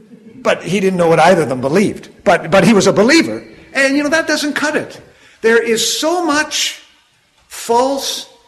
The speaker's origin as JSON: {"language": "English", "country": "Canada", "said": "there was something that identified me as being a Canadian. I didn't even say A once"}